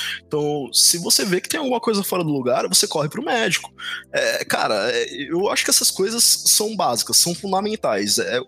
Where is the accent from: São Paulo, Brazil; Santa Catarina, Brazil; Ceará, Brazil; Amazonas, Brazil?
São Paulo, Brazil; eu sou de São Paulo, eu acho que eu sou o único que é de São Paulo